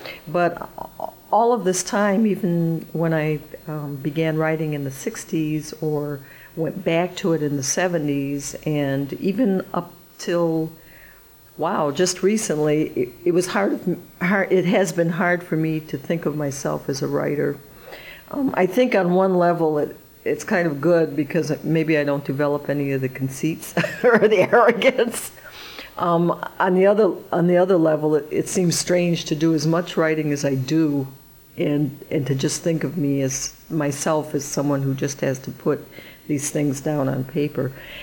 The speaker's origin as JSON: {"language": "English", "town": "Detroit", "region": "Michigan", "country": "United States", "tie": "born or raised there", "said": "No, I grew up in Detroit."}